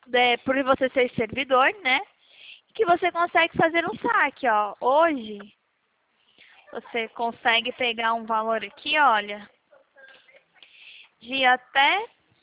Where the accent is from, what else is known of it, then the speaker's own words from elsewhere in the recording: São Paulo, Brazil; Não, eu sou de São Paulo